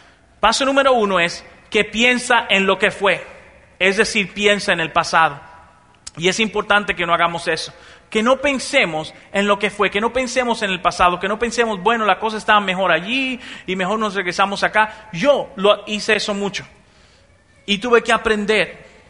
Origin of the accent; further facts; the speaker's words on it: Mexico; bueno, en México, mi tierrita, qué buena estaba la cosa